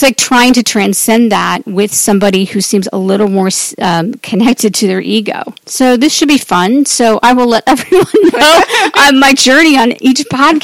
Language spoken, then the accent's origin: English; Ohio, United States; we just had one in my home state, which is Ohio.